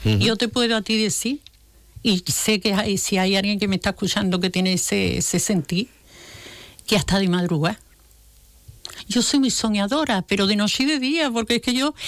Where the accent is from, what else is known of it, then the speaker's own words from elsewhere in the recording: Jerez de la Frontera, Andalusia, Spain; Mira, en nuestro Jerez tenemos un ramillete de peña que quita las tapaderas del sentido.